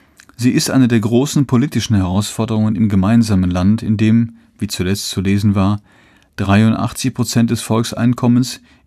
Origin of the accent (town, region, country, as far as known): East Germany, Germany